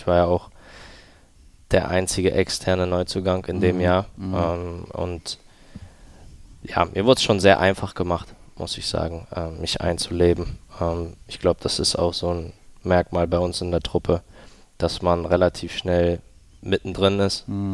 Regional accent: Northern Germany, Germany; wenn natürlich mit dem badischen Dialekt relativ schnell gesprochen wird, dann bist du als Norddeutscher schon ab und zu mal kurz am Nachdenken.

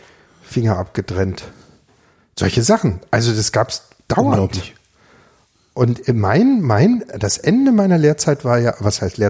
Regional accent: Ravensburg, Baden-Württemberg, Germany; In Ravensburg.

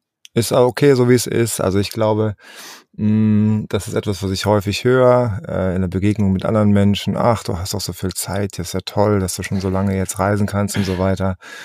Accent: Essen, North Rhine-Westphalia, Germany; also born or lived in Düsseldorf; Ich bin aufgewachsen in Deutschland, in Essen hauptsächlich. Ich bin geboren eigentlich in Düsseldorf und die ersten 2 Jahre meines Lebens habe ich auf einem Bauernhof verbracht.

